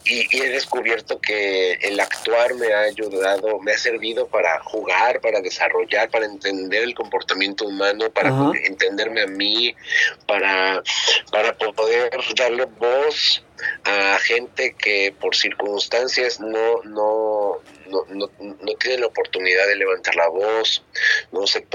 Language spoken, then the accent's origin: Spanish; Mexico; Soy una persona, soy mexicano, tengo 39 años